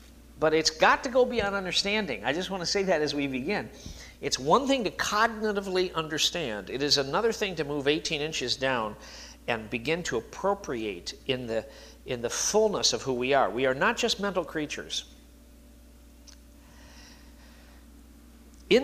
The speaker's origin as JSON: {"language": "English", "region": "Midwest", "country": "United States", "tie": "born or raised there", "said": "I grew up in the Midwest, in the heart of fundamental theology in the Midwest."}